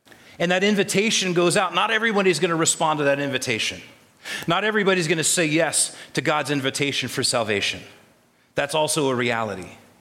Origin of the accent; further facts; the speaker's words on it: Minnesota, United States; because after all, I'm a Minnesotan.